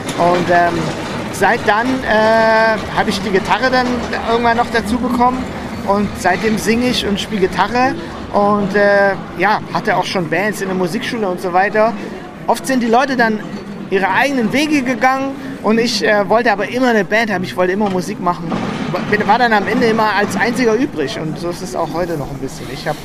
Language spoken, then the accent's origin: German; Ludwigsburg, Baden-Württemberg, Germany; born there; Also ich bin geboren in Ludwigsburg, was hier in der Nähe von Stuttgart ist. Und mein Vater, der hat irgendwann mal so eine Ahnenforschung betrieben und meinte, dass es sein kann, dass wir aus Frankreich kommen.